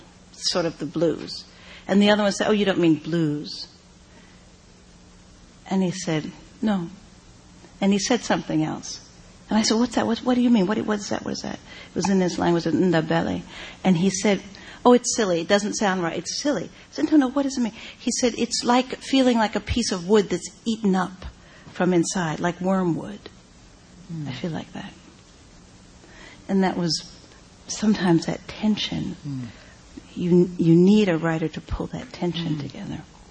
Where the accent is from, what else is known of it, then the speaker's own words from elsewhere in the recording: United States; but, you know, yeah, guys, I'm American. I ain't doing this kind of thing. I'm American.